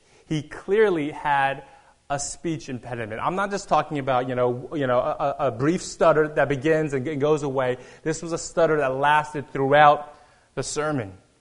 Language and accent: English; Texas, United States; As Darcy said, I am originally from Texas